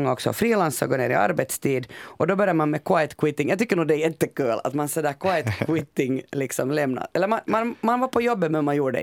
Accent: Finland; Jag är ju en finländare, ni är svenska båda två.

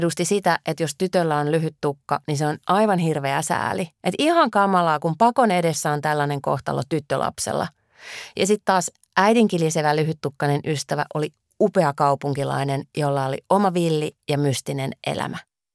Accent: North Karelia, Finland; Sellaisia naisia ei meillä päin Pohjois-Karjalassa asunut.

